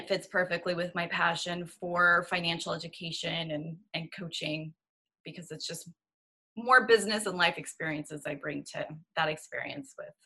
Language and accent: English; Stockton, California, United States; And my hometown is Stockton, the foreclosure capital of the U.S. during that time.